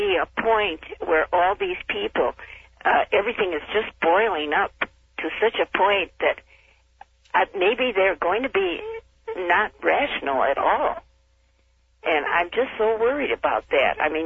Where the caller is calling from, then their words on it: Kenosha, Wisconsin, United States; I'm calling from Kenosha, WLIP.